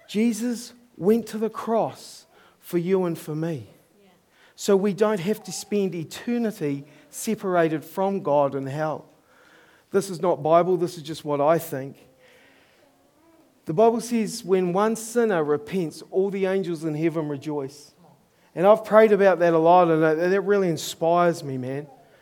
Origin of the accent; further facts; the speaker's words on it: New Zealand; I'm from New Zealand.